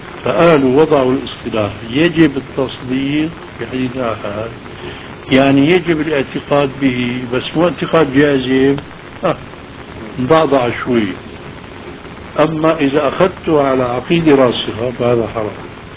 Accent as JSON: {"language": "Arabic", "town": "Aleppo", "region": "Aleppo Governorate", "country": "Syria", "said": "وأنا من حلب"}